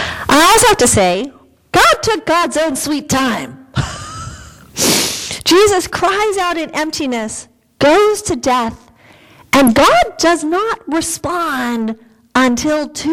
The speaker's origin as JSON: {"language": "English", "town": "Rancho Palos Verdes", "region": "California", "country": "United States", "tie": "born or raised there", "said": "I grew up in Rancho Palos Verdes at the shores of the ocean"}